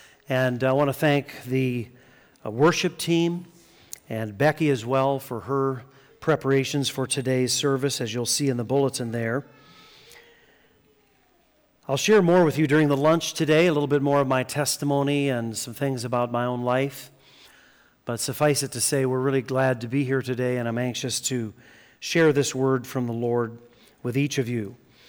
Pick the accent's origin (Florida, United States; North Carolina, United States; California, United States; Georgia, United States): Georgia, United States; Lawrenceville; And my wife and I hail from Lawrenceville, Georgia, just outside of Atlanta, in the northeast suburbs of Atlanta.